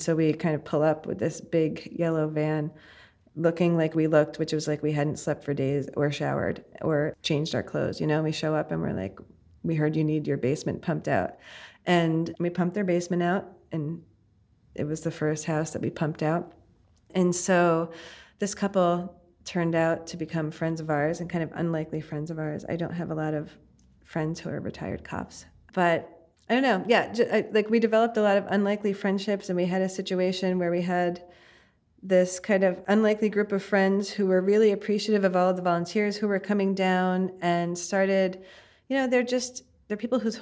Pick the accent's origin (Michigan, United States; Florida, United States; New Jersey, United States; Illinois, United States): New Jersey, United States; I'm originally from New Jersey